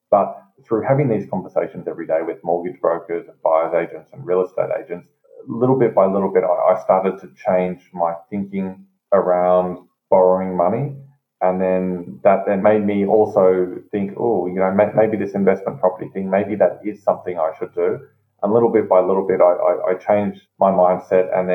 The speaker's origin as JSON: {"language": "English", "town": "Sydney", "region": "New South Wales", "country": "Australia", "said": "So I'm from Sydney"}